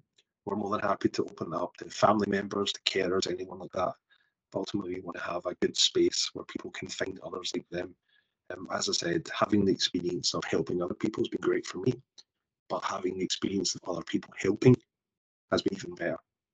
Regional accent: Glasgow, Scotland, United Kingdom; So that's me just being Glaswegian.

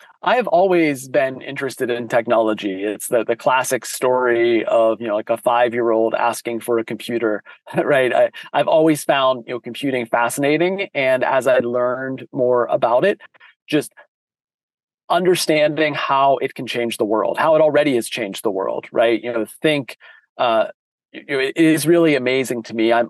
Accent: United States; moved away as an adult; now in Switzerland; You may tell from my accent, I am definitely not Swiss. I am American, but I've been here now for almost 5 years.

